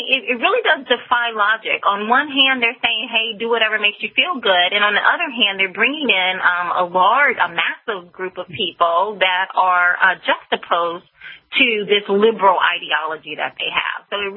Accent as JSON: {"language": "English", "country": "United States", "said": "And I'm very grateful to God that I'm an American."}